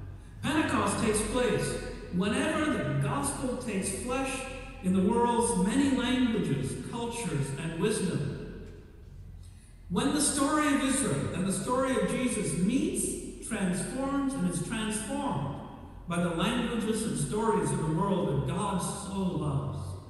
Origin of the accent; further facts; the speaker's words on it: Kerala, India; my home state of Kerala in South India.